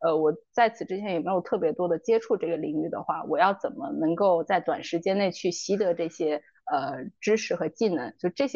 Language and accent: Chinese; Shanghai, China; 因为它远离我的家乡，而我是一个上海人，很少有上海人跑到天津去做一个工作